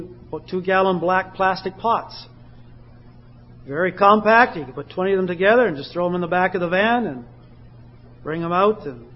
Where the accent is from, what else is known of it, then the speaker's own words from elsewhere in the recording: Canada; Well, I said, "You know, I'm Canadian. I don't have any family down here